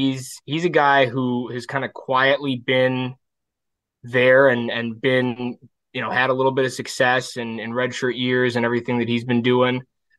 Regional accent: Ann Arbor, Michigan, United States; And you know, I don't forget, cause I'm from Ann Arbor

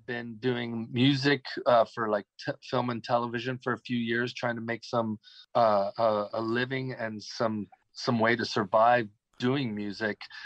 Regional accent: Los Angeles, California, United States; I grew up in Los Angeles.

